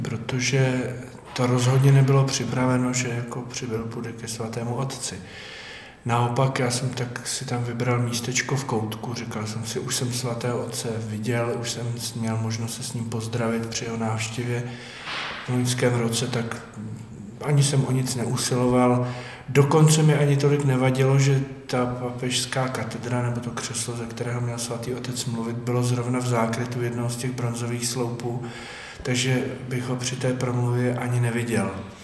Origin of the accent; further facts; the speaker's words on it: Litoměřice, Ústí nad Labem Region, Czechia; když jsem řekl, že jsem z Litoměřic